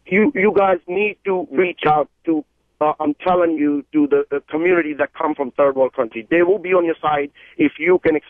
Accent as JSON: {"language": "English", "country": "Pakistan", "moved": "as an adult", "lives_now": "United States", "said": "I'm from Pakistan."}